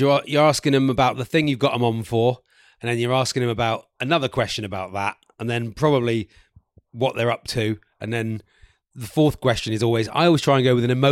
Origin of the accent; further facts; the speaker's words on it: Newton Abbot, South West England, United Kingdom; I said, I am from Newton Abbot.